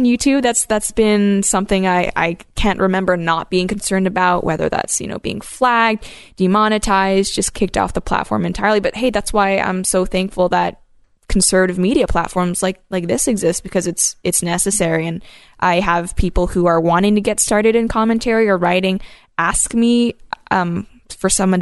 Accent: Hong Kong; I grew up in Hong Kong when it was currently a colonial power. I mean, between Hong Kong and Canada, it's kind of like I'm British adjacent, I guess.

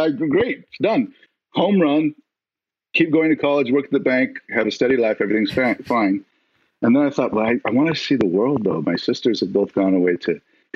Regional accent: Albuquerque, New Mexico, United States; I'm from Albuquerque, New Mexico. I was raised on a ranch. We had horses and chickens, and we were on the outsides of Albuquerque.

